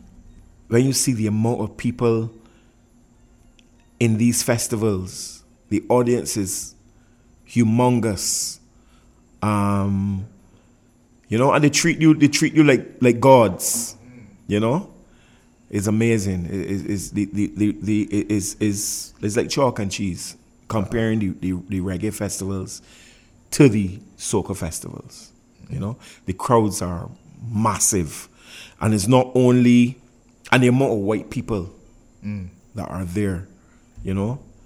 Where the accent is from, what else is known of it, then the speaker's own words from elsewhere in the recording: Cardiff, Wales, United Kingdom; born there; I was born in Cardiff in the UK and I have family there